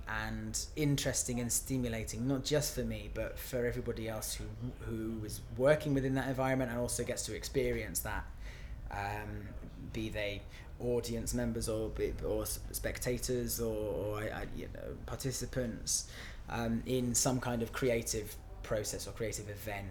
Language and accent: English; South East England, United Kingdom; So I'm originally from the south coast of England. My two of my grandfathers were Welsh in origin.